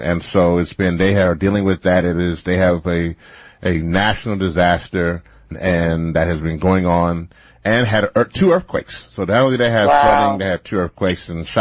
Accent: Louisiana, United States; many of you know, I'm from Louisiana. I was born there

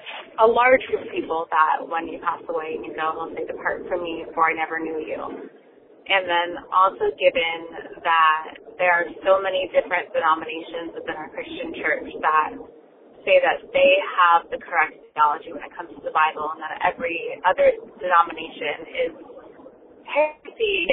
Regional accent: San Diego, California, United States; I'm from San Diego.

